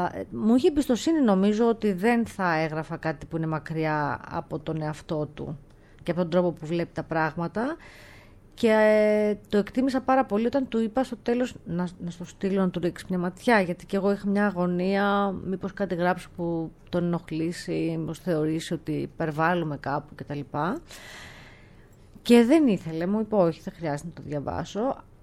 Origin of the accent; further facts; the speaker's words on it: Karpathos, South Aegean, Greece; ένα έθιμο από την ιδιαίτερη πατρίδα μου, την Κάρπαθο